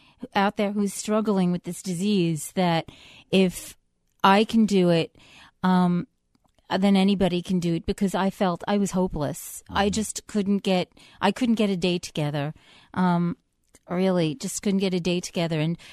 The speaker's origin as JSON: {"language": "English", "town": "Bronx", "region": "New York", "country": "United States", "said": "I'm from the Bronx. My first meeting was in the Bronx."}